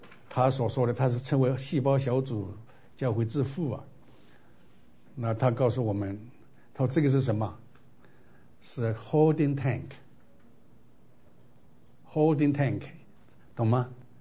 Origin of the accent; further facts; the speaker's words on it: China; also born or lived in New York, United States; 光吃苦我们中国人都会吃苦，他们不光是吃苦耐劳啊，还冒险。那我在纽约那么多年